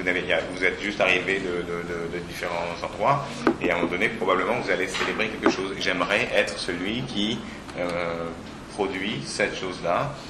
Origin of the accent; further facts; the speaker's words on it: France; en tant que Français, d'aller à 1h30 au nord de New York